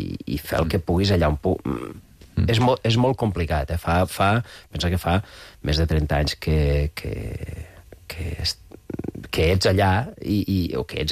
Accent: Aragon, Spain; Clar, jo vinc de la Franja

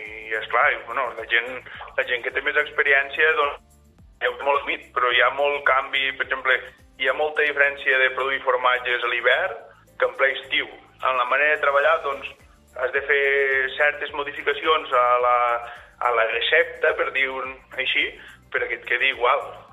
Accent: Vandellòs, Catalonia, Spain; jo sóc del poble, sóc de casa, sóc de Vandellòs

